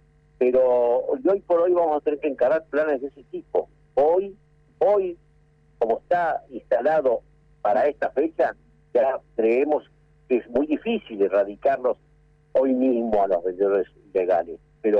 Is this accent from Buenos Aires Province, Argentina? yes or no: yes; Lomas de Zamora, Buenos Aires Province, Argentina; yo soy de Loma de Zamora, yo vi cómo creció la salada.